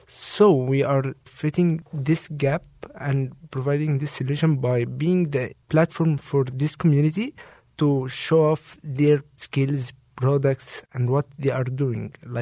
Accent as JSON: {"language": "English", "town": "Cairo", "region": "Cairo Governorate", "country": "Egypt", "said": "They are welcoming for non-American people like me. So everyone was excited to know more about Cairo, where are you from, what the main differences between Cairo"}